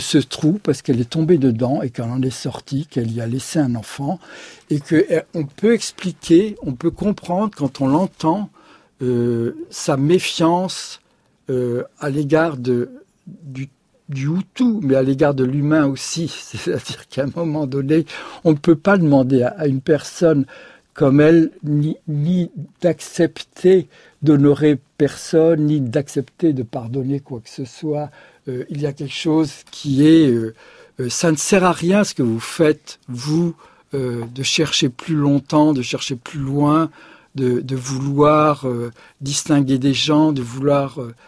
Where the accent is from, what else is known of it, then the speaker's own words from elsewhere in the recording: Le Chambon-sur-Lignon, Auvergne-Rhône-Alpes, France; justement parce que je suis du Chambon-Sillignon